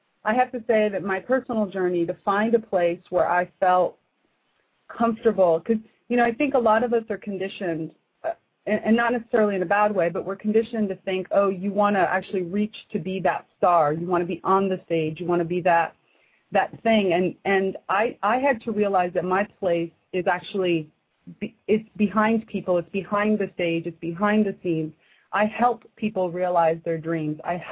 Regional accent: Miami, Florida, United States; now in Seattle, United States; I was born and raised in Miami. I moved from Miami to Seattle, Washington, after I graduated from the University of Miami. So I'm a born and bred Cane.

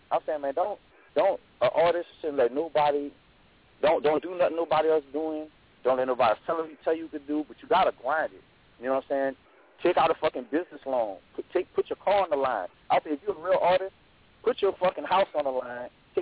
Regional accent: New Orleans, Louisiana, United States; I'm from New Orleans.

